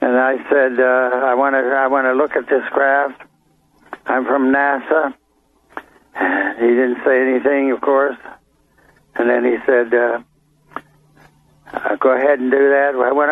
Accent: Pittsburgh, Pennsylvania, United States; It turned east over Pittsburgh and went to Kecksburg, about 35 miles from my hometown, Pittsburgh.

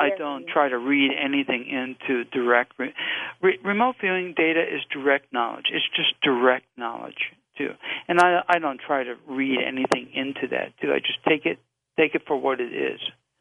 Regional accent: La Jolla, California, United States; I grew up diving in La Jolla Cove. I'm a free diver.

